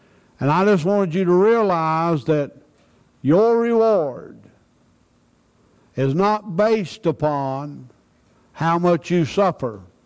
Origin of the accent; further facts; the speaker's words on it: United States; born there; I thank the Lord that I was born in America